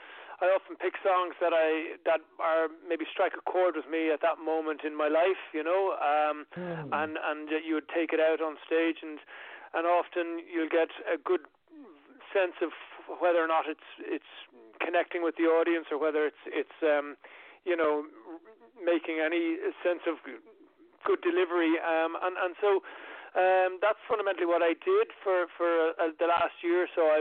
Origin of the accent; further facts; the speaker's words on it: Dublin, Leinster, Ireland; they're from my hometown in Dublin.